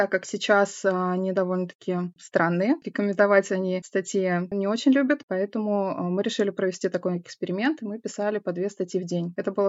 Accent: Astrakhan, Astrakhan Oblast, Russia; Я из Астрахани.

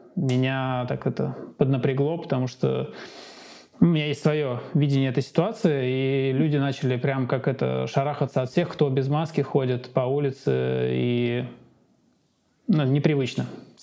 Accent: Saint Petersburg, Russia; Я родом из Санкт-Петербурга, мне 38 лет.

